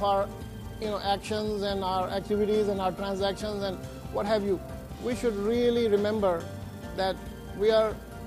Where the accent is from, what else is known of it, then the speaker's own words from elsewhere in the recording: Pakistan; moved away as an adult; میں یہاں پر پاکستان سے آیا 1984 میں, اور اس کے بعد میں نے یہاں پہ اعلیٰ تعلیم حاصل کی